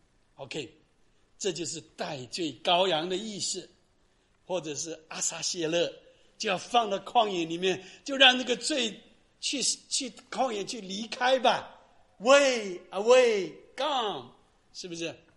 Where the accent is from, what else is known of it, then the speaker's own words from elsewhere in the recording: China; 这罪是我们中国人所认知的，我有没有罪？